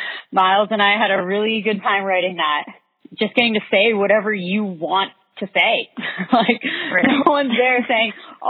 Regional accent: Santa Fe, New Mexico, United States; So I grew up in Santa Fe, New Mexico. So being outdoors was always a really big part of my life.

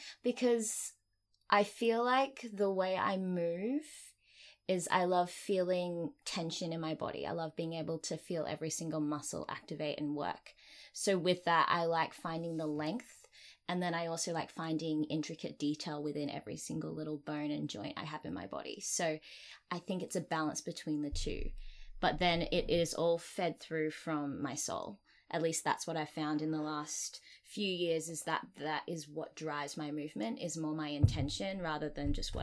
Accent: Queensland, Australia; I grew up in Australia, in Queensland, and I've been dancing for most of my life from the age of 3.

